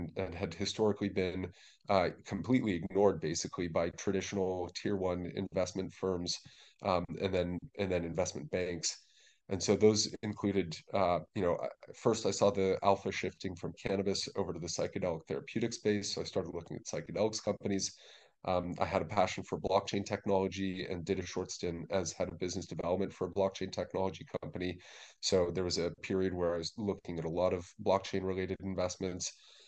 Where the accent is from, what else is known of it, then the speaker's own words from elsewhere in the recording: California, United States; Growing up in Northern California was kind of part of the culture.